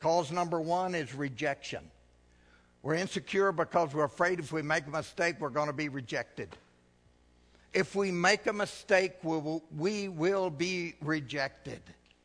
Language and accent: English; United States; born there; I'm American. American born.